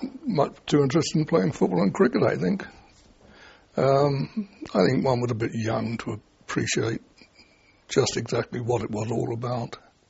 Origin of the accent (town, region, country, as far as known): Havant, South East England, United Kingdom; born or raised there; also born or lived in London